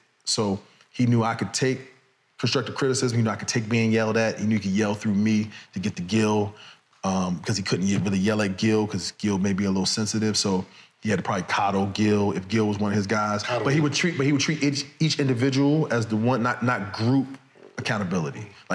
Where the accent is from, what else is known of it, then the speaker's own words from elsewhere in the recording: Chicago, Illinois, United States; I'm from the South Side of Chicago.